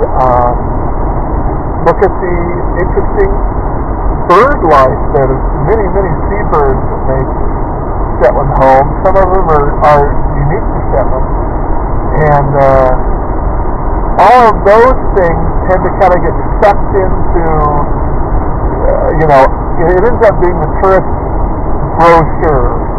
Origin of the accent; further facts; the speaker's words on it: California, United States; My whole entire town that I grew up in Southern California is now just called, it's a derogatory term called Smithville for the Vietnamese.